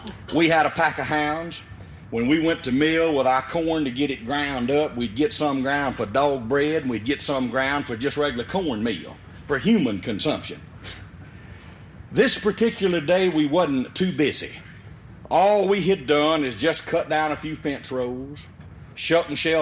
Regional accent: Liberty, Mississippi, United States; First of all, I want you to know that I come from Route 4, Liberty, Mississippi. Now, that's 12 miles west of Macomb, Mississippi, 65 miles due northeast of Baton Rouge, Louisiana, and 116 miles due north of New Orleans, Louisiana.

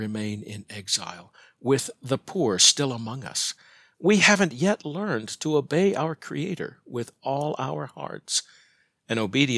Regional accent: Birmingham, Alabama, United States; I've been working on it since my childhood, when the civil rights movement turned my hometown of Birmingham, Alabama, into a sphere of conflict.

